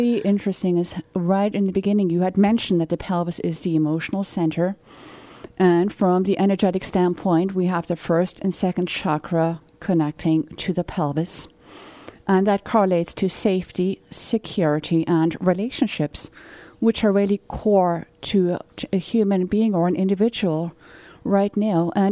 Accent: South Africa; I am from South Africa, and South Africa is now referred to as the rape capital of the world, which is extremely, I mean, disconcerting. It is where I was raised and brought up

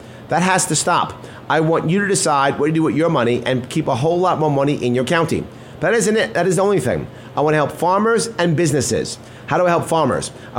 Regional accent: North Great River, New York, United States; also born or lived in Manhattan / South Bronx; As a teenager, though, I grew up outside of Central Islip. I went to Central Islip High School. I grew up in a smaller place called North Great River

